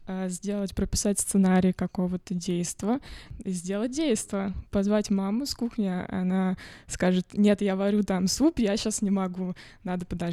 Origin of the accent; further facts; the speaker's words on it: Podolsk, Moscow Oblast, Russia; Я вообще из Подмосковья, из Подольска.